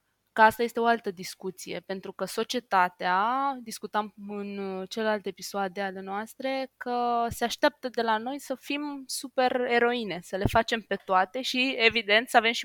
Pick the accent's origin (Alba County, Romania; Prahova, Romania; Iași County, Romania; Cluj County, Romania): Prahova, Romania; Ploiești; also born or lived in Bucharest; ne-am mutat din București după 10 ani de stat în București, înapoi în orașul din care suntem, respectiv în Ploiești